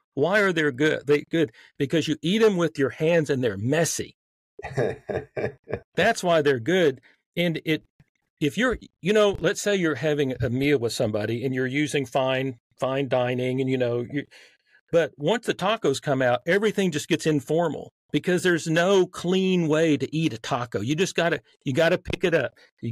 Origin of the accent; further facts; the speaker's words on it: the South, United States; accent: Southern; if I put on my Southern accent, which is on a little bit right now